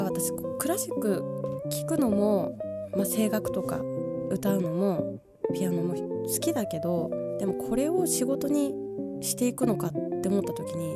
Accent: Tochigi, Japan; 実は同じ栃木出身で

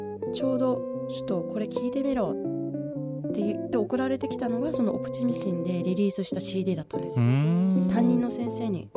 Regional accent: Tochigi, Japan; 実は同じ栃木出身で

